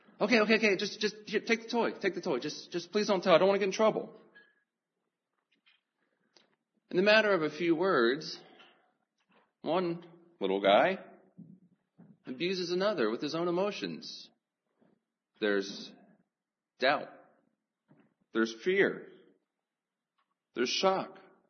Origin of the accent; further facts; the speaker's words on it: Scotland, United Kingdom; Of course, being a Scot, being an engineer, identified with that. My people are Scottish.